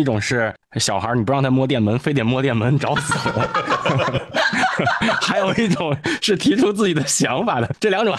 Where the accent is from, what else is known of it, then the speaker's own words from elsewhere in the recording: Tianjin, China; 比如说我是在天津这个城市里长大的，那我的周围的小朋友们其实也都是在城市里面长大的